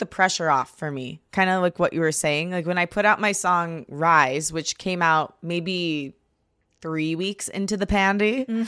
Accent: Grosse Pointe, Michigan, United States; so I grew up in Grosse Pointe, which is like literally, I saw you every day.

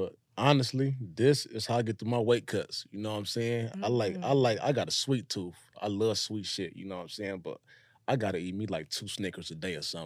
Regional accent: Los Angeles, California, United States; I grew up in the jungles. I bounced from the jungles to the hundreds, you know? So I've been into the A-Trades. So I've been in all the ghettos, you know, in L.A.

